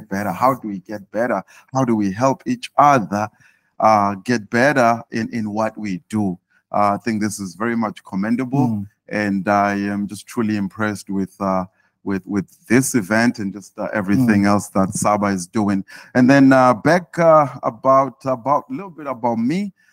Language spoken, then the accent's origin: English; Eswatini; As my ogre here has said, I am from Eswatini. I am the CEO for Eswatini TV. I'll put a disclaimer out there first to say